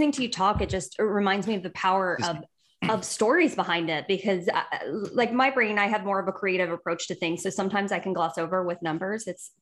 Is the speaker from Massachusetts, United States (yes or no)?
no; Georgia, United States; I grew up in Georgia.